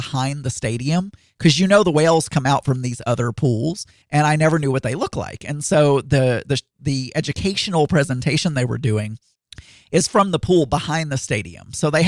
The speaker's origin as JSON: {"language": "English", "region": "the South", "country": "United States", "tie": "born or raised there", "said": "just growing up in the South around people who hunt and fish and do other things"}